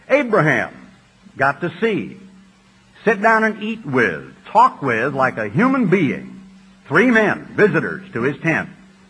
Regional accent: Oregon, United States; When I grew up in Oregon, I grew up with a little radio set that looked rather strange over here on a little desk.

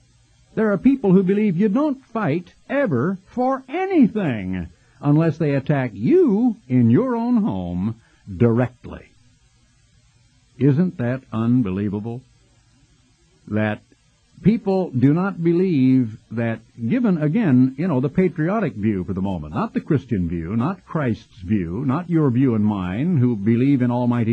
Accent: Oregon, United States; I'm a red-blooded American. I was born in Oregon. I grew up in Oregon during World War II

